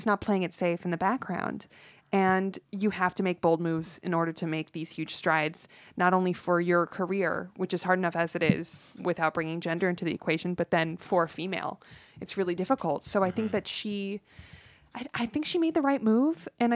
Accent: North Hollywood, California, United States; I grew up in North Hollywood.

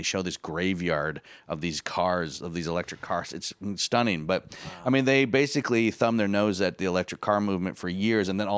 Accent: Michigan, United States; I grew up in the Midwest, and they're everywhere in the Midwest. I grew up in near Kalamazoo that was all like paper mills.

